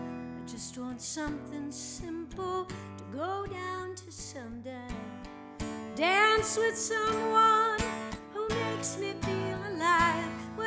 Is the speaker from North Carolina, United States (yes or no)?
yes; Raleigh, North Carolina, United States; my hometown of Raleigh is the halfway point between New York and Miami. And really, I moved back to Raleigh when my daughter was born